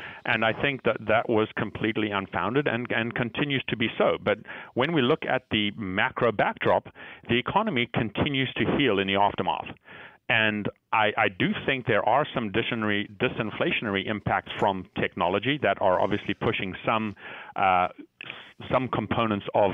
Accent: Zimbabwe; I was born and brought up in Zimbabwe

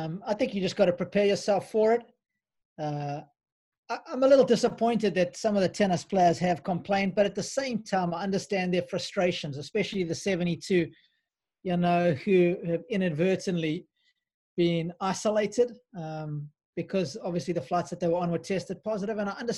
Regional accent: South Africa; now in Australia; So I came from South Africa. We've got a pretty bad down there, so to come to Australia was probably a good thing.

